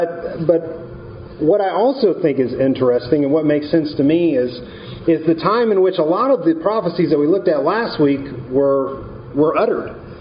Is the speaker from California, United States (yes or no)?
no; Lubbock, Texas, United States; I mean, I'm from Lubbock.